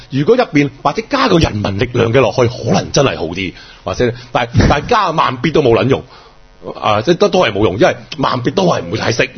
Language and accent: Cantonese; Hong Kong; 即係對我哋香港人好緊要嘅。